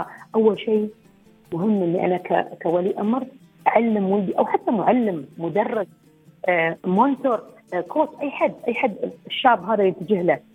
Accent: United Arab Emirates; في كثير من الاشياء يسويها المجتمع عندنا في الامارات

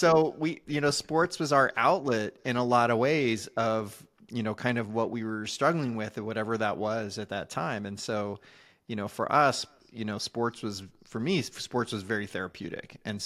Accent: Richmond, Virginia, United States; I grew up in Richmond, Virginia.

